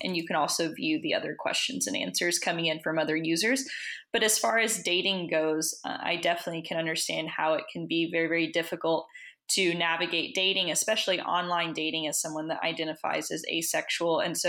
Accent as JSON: {"language": "English", "region": "Tennessee", "country": "United States", "tie": "born or raised there", "said": "I grew up in Tennessee and there was very, very little sex education in the public school system."}